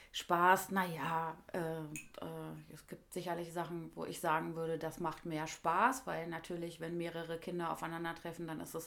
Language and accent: German; Hildesheim, Lower Saxony, Germany; Also ich komme aus Hildesheim und ich liebe Hildesheim sehr.